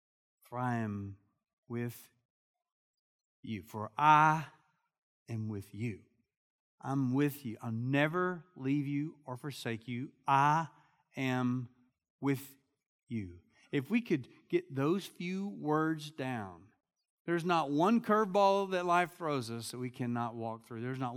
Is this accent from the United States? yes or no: yes; Kentucky, United States; And I'm from Kentucky, though.